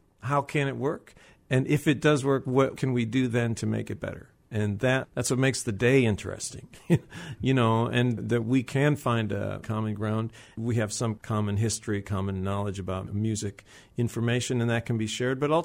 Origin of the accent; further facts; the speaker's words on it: Chicago, Illinois, United States; And I grew up in Chicago, and I grew up listening to my father.